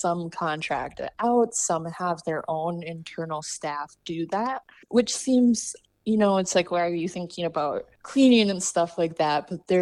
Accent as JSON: {"language": "English", "region": "Wisconsin", "country": "United States", "said": "I'm from Wisconsin, which I love Wisconsin, but you guys have amazing parks and natural resources out here."}